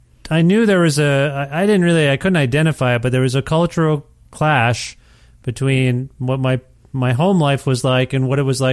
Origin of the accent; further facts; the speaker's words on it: Canada; born there; my parents are from India and they moved here and then I was born in Canada and I've been to India. I've been back once.